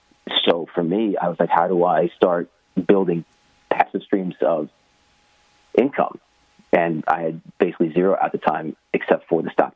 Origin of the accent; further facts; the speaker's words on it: Long Island, New York, United States; Well, I grew up in Long Island, New York, and I did all the things that we were taught and are told by society to do.